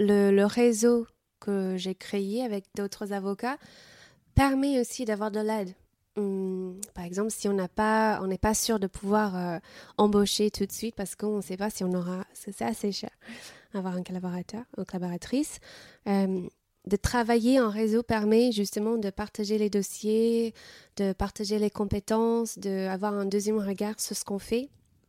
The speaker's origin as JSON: {"language": "French", "country": "United States", "lives_now": "France", "said": "Mon expérience est qu'en tant qu'Américain, Américaine, les Américains, ou je parle pour les Américains, quand on est en France"}